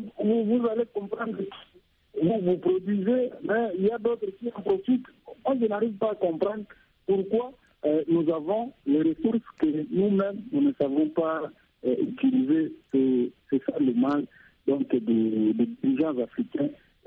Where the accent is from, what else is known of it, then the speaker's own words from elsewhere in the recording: Ituri, DR Congo; Par exemple, ici chez nous au Congo, quand vous allez à Mambasa